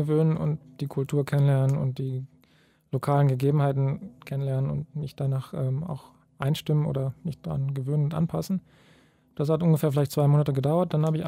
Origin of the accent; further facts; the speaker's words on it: Berlin, Germany; now in Uganda; Ursprünglich aus Berlin, aber jetzt lebe ich schon seit 3 Jahren in Uganda dauerhaft.